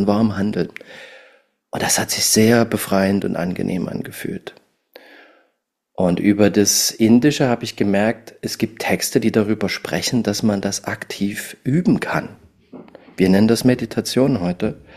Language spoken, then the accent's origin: German; Dresden, Saxony, Germany; born there; now in Leipzig, Germany; Ich bin in Leipzig, das ist richtig. Ich bin gebürtiger Dresdner und lebe jetzt so seit 10 Jahren sind es jetzt, bin ich in Leipzig im Süden.